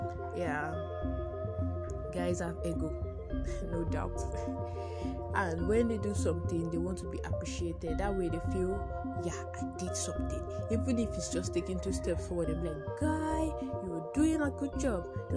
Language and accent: English; Nigeria; accent: Nigerian Yoruba; I'm a Nigerian. I am Yoruba. I have the Nigerian Yoruba accent